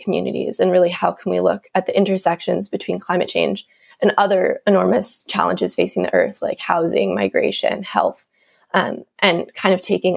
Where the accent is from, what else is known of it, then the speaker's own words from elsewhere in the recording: Albany, United States; I'm 18 years old, almost 19, and I'm currently a sophomore at UCLA. But my hometown is Albany, where I actually am currently right now.